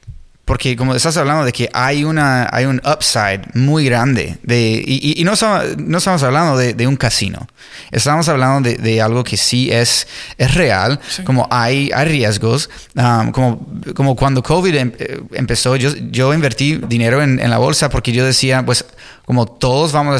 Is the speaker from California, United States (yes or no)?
yes; California, United States; yo vengo del sur de California, donde bienes raíces crecieron un montón en las últimas décadas